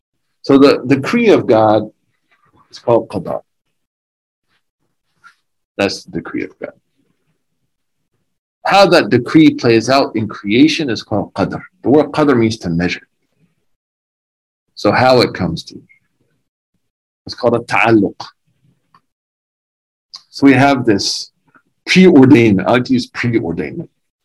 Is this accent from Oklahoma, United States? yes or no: yes; Oklahoma, United States; I'm just from Oklahoma. Simple grandson of farmers.